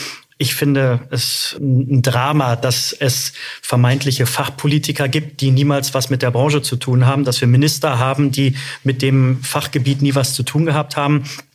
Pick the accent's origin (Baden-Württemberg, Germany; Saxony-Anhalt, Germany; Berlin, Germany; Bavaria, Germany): Berlin, Germany; born there; am Ende meine Geburtsstadt, hier die Hauptstadt, als stärkste Partei anführen.